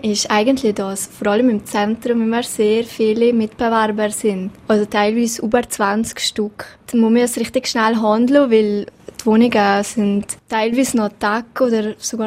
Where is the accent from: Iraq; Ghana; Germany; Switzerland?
Switzerland; Valais; Weil halt ins Wallis ist ja gleich meine Heimat.